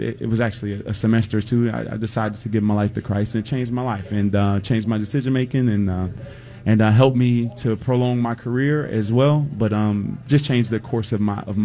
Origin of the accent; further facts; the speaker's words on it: Chicago, Illinois, United States; So originally, I'm from Southside Chicago. Grew up in gangs, Gangster Disciples.